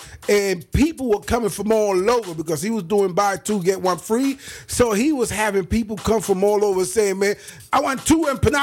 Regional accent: Puerto Rico; moved away; So I'm from Puerto Rico. I speak Spanish. And when I first got down here, all that time ago

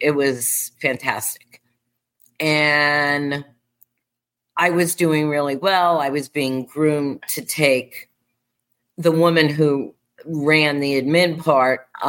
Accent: New York, United States; And, you know, I'm a New Yorker. I love New York.

